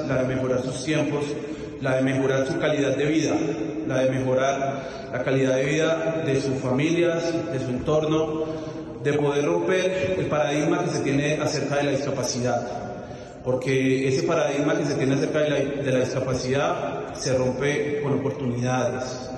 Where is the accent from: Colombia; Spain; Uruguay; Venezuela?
Colombia; en representar esos tres colores que nos identifican como colombianos.